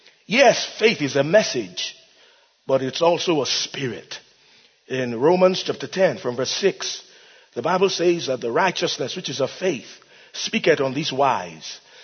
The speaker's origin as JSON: {"language": "English", "country": "Nigeria", "said": "I'm from Nigeria. I'm happily married, husband of one wife."}